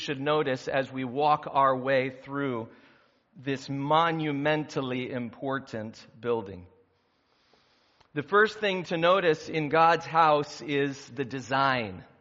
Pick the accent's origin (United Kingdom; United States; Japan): United States; You see here what most of us who grew up in America, I grew up in America too, so this is how I think of things.